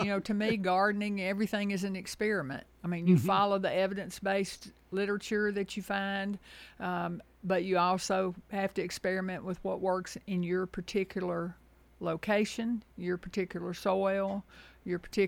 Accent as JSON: {"language": "English", "region": "Tennessee", "country": "United States", "tie": "born or raised there", "said": "I grew up in West Tennessee. I spent the first 50 years of my life there, and it's really easy to grow things in West Tennessee."}